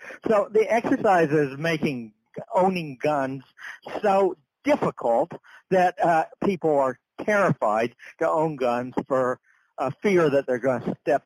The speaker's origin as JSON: {"language": "English", "region": "New Hampshire", "country": "United States", "said": "my home state of New Hampshire, where you're more likely to be killed by a moose than by a criminal with a gun"}